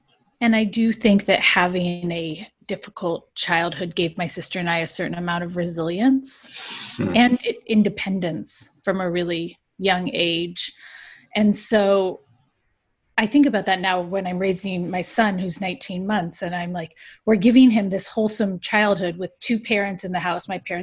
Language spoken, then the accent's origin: English; Seal Beach, California, United States; Seal Beach, California, just down the coast.